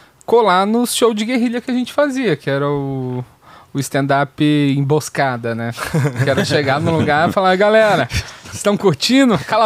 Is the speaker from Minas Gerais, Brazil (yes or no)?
yes; Minas Gerais, Brazil; Eu sou mineiro, mas eu comecei a carreira aqui.